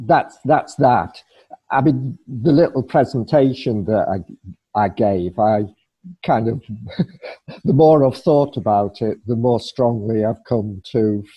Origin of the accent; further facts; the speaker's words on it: United Kingdom; as someone who is carrying a T-shirt that says, I am British, I've been incredibly damaged by the performance of my government